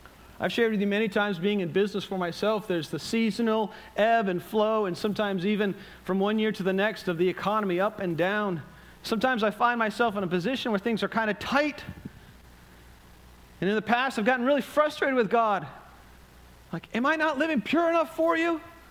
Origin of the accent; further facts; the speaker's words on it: New England, United States; I grew up in New England, which is highly Roman Catholicized.